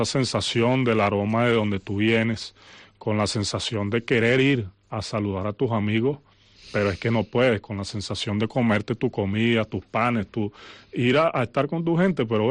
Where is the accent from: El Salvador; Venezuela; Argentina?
Venezuela; moved away; eso para nosotros significa mucho hoy como venezolanos regados por el mundo.